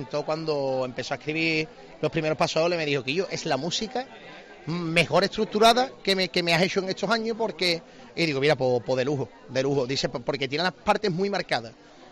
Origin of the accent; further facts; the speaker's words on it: Cádiz, Andalusia, Spain; Cádiz es mi vida, ¿no? Entonces yo soy un enamorado de Cádiz.